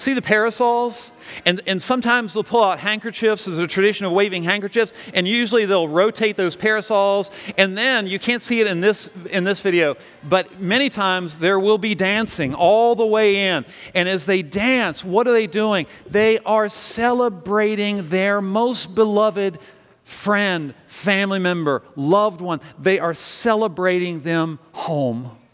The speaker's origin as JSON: {"language": "English", "region": "Virginia", "country": "United States", "tie": "born or raised there", "said": "I grew up in the Shenandoah Valley. I'm a Christian."}